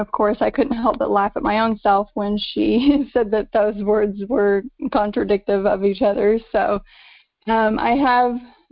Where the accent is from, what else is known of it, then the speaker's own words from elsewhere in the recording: Illinois, United States; I am from Southern Illinois, Williamson County.